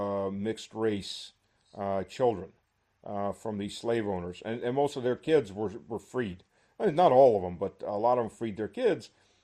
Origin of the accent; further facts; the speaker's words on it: the South, United States; I grew up in the South. Black-on-black racism in the South was pretty prevalent on light-skinned blacks from dark-skinned blacks.